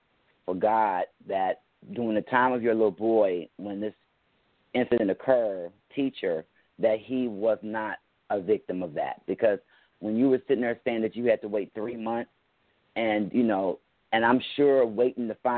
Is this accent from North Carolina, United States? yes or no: no; West Chester, Ohio, United States; Hi, Carol, and I'm from Westchester, Ohio.